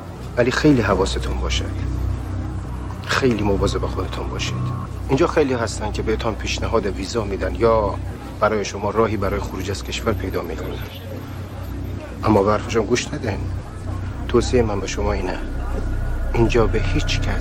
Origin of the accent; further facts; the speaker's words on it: Afghanistan; also born or lived in Pakistan; نه من اصالتاً افغانم ولی مدت‌ها در پاکستان زندگی کردم در دانشگاه لاهور زبان فارسی خواندم